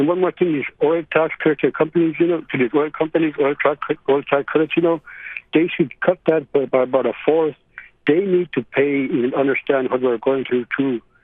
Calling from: Aniak, Alaska, United States; I'm calling from Aniak, Alaska, and I used to be city manager

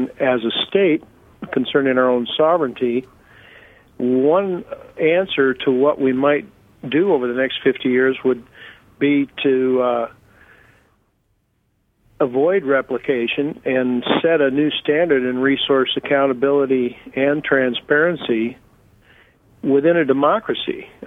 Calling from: Kodiak, Alaska, United States; from Groundswell Fisheries Movement out here in Kodiak.

